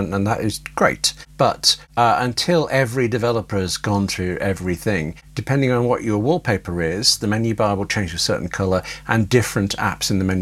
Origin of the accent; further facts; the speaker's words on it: United Kingdom; I mean, I'm British. I'm in Britain.